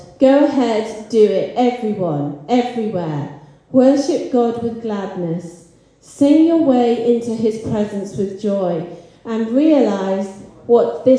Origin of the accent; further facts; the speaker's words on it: Burnham-on-Sea, South West England, United Kingdom; also born or lived in Herefordshire; So I was born in Herefordshire, and at the age of three, we moved to Burnham-on-Sea, which is a bit further down the motorway.